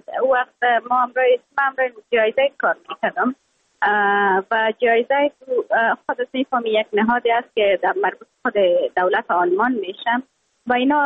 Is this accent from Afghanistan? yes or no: yes; Afghanistan; moved away; یکانه چیزی که من از افغانستانم رای خود وعده کرده بودم، برآمده بودم